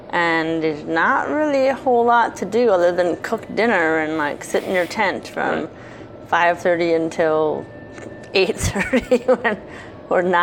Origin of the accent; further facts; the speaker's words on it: United States; You know what? As an American culture, we tend to over... That's one of the reasons why we are bigger than other people, I think.